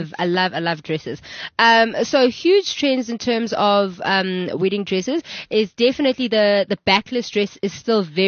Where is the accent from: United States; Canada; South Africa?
South Africa; Guys, I feel like as a South African, you know what we enjoy.